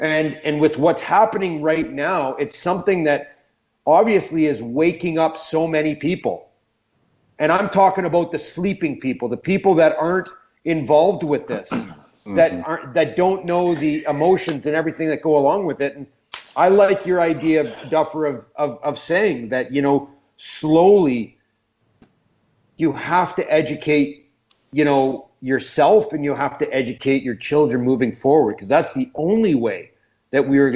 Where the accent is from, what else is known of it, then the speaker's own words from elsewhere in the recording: North Bay, Ontario, Canada; I grew up in North Bay, Ontario, in Northern Ontario. I didn't see any black people in my hometown.